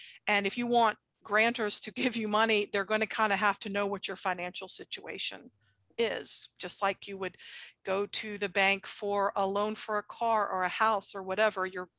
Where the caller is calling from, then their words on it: Atlanta, Georgia, United States; So we're calling today from the Metro Atlanta area, and included in that expanding area full of cars and trees and mosquitoes and everything is Six Flags over Georgia, right?